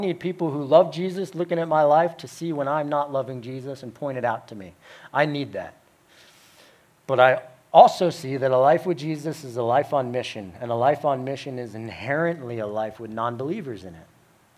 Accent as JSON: {"language": "English", "region": "New Jersey", "country": "United States", "said": "I'm originally from the Northeast. You might hear that slip out in my accent from time to time. I talk funny sometimes. And it's so different moving from the Northeast to down here. Because up in New Jersey, you know where people stand spiritually."}